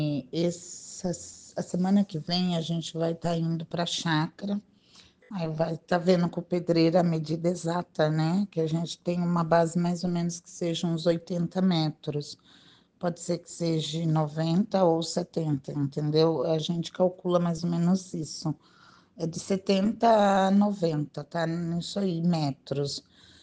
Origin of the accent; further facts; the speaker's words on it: Itu, São Paulo, Brazil; Eu sou daqui de Itu